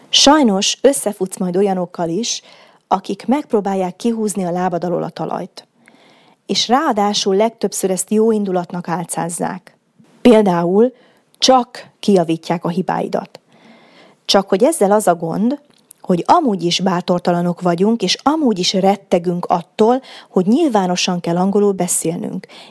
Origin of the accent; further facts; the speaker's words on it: Hungary; Megtudta, hogy magyar vagyok, és felkiáltott.